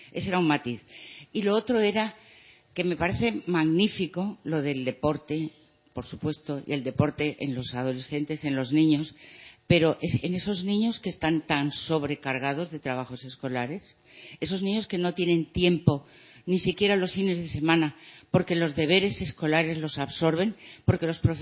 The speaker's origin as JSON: {"language": "Spanish", "town": "Valencia", "region": "Valencian Community", "country": "Spain", "lives_now": "Santa Cruz, Spain", "said": "aunque ahora soy residente de aquí, de Santa Cruz, yo soy de Valencia"}